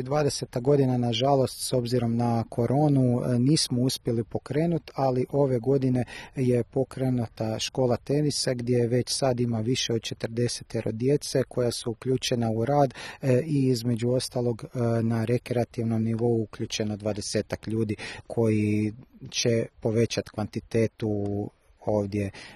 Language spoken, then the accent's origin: Croatian; Kutina, Sisak-Moslavina County, Croatia; now in Zagreb, Croatia; nisam iz Jaske, ja sam iz Kutine, inače u Zagrebu već jedno gotovo 10 godina